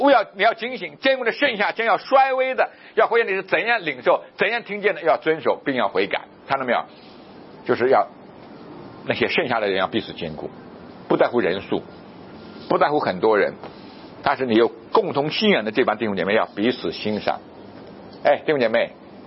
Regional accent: Guangdong, China; 原来听说我们是广东来的，其实我也不懂广东话，我妻子懂，就跟他讲。

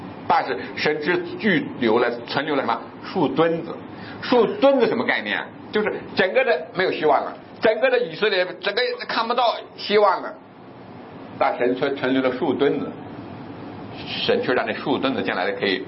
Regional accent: Northwest China, China; 就像我们西北人的窑洞啊，西北人的说成窑洞里面比它差不多的一个规模

